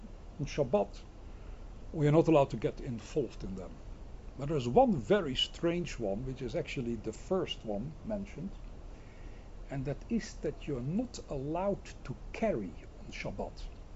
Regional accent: Amsterdam, North Holland, Netherlands; English is a second language; So you have to get used for tonight to my accent. I'm from Amsterdam, originally from Holland. Already lived for here many years.

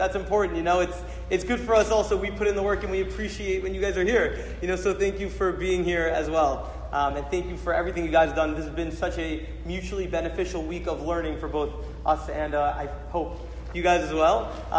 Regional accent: Boston, Massachusetts, United States; I'm from Boston, and I'm in my second year in Smicha NYU.

